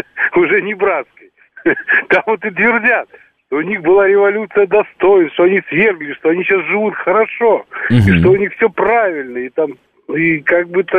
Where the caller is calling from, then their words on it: Moscow, Russia; Город Москва.